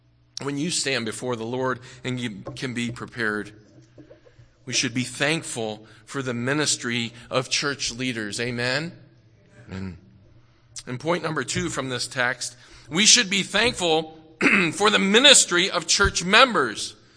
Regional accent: Illinois, United States; I'm from the Midwest, grew up west of Chicago in Ogle County, the leading corn-producing county in the state of Illinois.

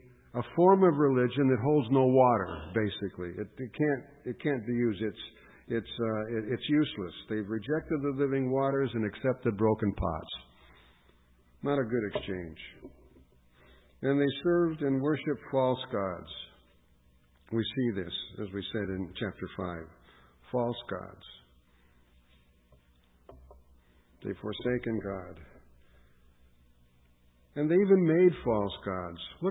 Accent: United States; it's hard for me to say this as an American and as a believer.

